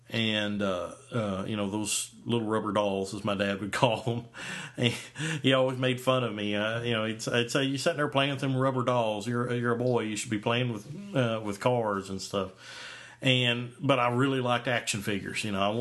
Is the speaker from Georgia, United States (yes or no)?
no; Kentucky, United States; growing up in Eastern Kentucky, you know, I was in a very rural area